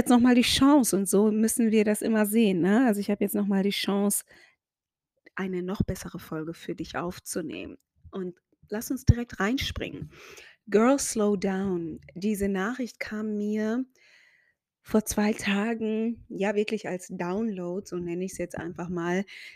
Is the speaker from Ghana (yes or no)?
yes; Ghana; also born or lived in Germany; Also wie gesagt, Mama Deutsche, Papa aus Ghana. Meine Eltern haben sich in Deutschland kennengelernt. Ich bin in Deutschland geboren, auch zum Kindergarten schon gegangen. Mit 3 haben meine Eltern dann entschieden, mich und meinen Bruder, der 4 Jahre älter ist als ich, in Ghana abzusetzen